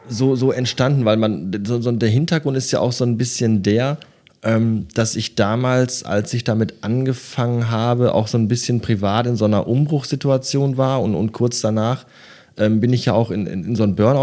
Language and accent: German; Bottrop, North Rhine-Westphalia, Germany; Schulweg in Bottrop, sind wir durch meine Heimatstadt gelaufen.